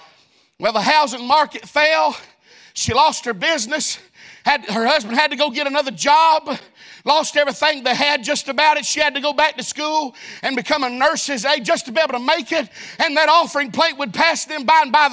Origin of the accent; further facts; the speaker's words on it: Alabama, United States; I know we done looked at verse 3, but I'm from Alabama and I'm not good at math.